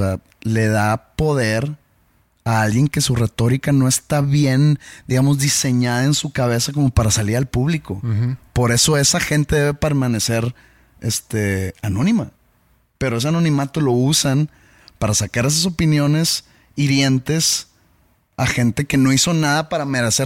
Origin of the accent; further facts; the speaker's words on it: Mexico; mucha gente, al yo dar mi opinión, me ha llamado hasta que soy un mal mexicano